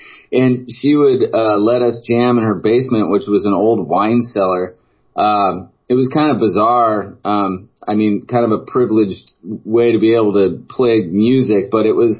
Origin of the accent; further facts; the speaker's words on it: Silverton, Oregon, United States; I grew up in a town called Silverton. It was about 20 miles away from Salem.